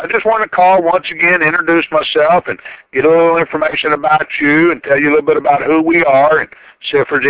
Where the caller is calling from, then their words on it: Dallas, Texas, United States; And I'm calling you from Dallas, Texas.